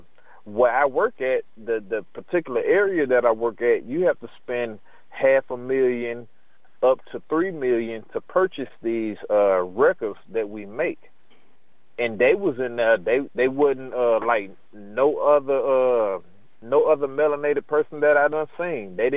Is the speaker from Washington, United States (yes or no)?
no; Chattanooga, Tennessee, United States; And then I told them, you know, I told them who I was. … from Chattanooga.